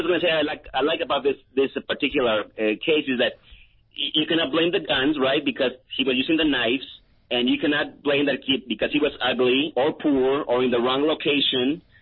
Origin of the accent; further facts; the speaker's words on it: Mexico City, Mexico; I mean, I was born in Mexico City. I was born and raised